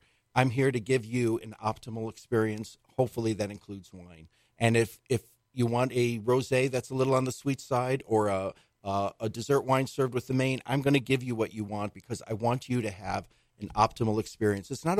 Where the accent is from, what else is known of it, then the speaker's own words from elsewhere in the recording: Buffalo, New York, United States; Well, that's kind of funny, because in my family, growing up in Buffalo, we did not have alcohol in our house.